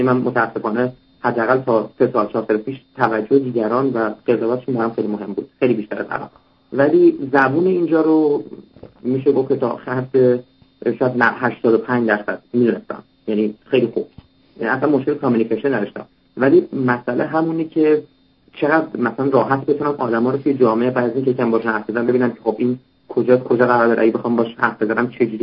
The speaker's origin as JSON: {"language": "Persian", "country": "Iran", "moved": "as an adult", "said": "تا موقع در واقع توی ایران بودم، بعدش واسه فوق لیسانس از ایران اومدم بیرون."}